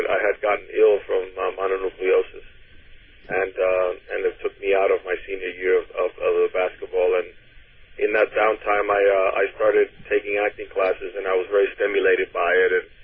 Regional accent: Miami Beach, Florida, United States; English is a second language; also born or lived in Cuba; had to learn the language, so there was some disorientation, but I had a really beautiful childhood growing up in Miami Beach, and although I've always found I've been sort of profoundly nostalgic about Cuba and where I came from

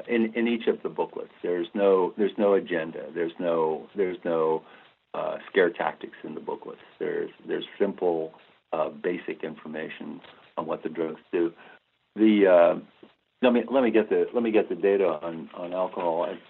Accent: Pennsylvania, United States; I'm from Western Pennsylvania. If you didn't drink beer as a teenager in Western Pennsylvania, they took you out of, they sent you away from the county.

